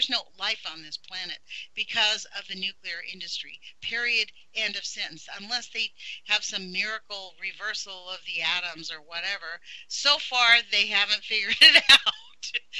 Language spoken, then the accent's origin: English; Los Angeles, California, United States; moved away as an adult; now in Oregon, United States; I come from Los Angeles. I'd never actually eaten a plant off of a tree before I came to Oregon.